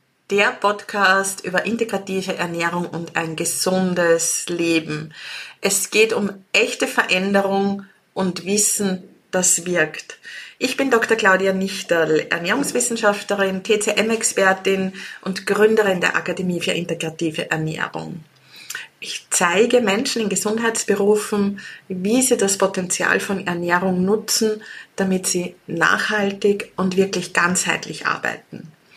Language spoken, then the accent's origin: German; Upper Austria, Austria; aus meiner alten Heimat, aus Oberösterreich